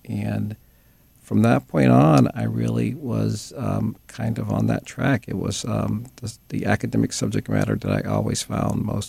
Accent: Detroit, Michigan, United States; Well, I grew up in Detroit.

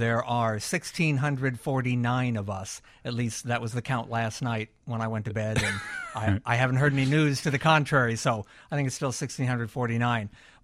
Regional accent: Cuba, Illinois, United States; born there; now in Atlanta, United States; I was born in Cuba, Illinois.

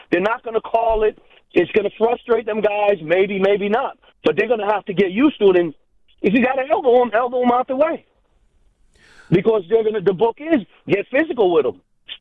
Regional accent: New Jersey, United States; I grew up in the East Coast in New Jersey.

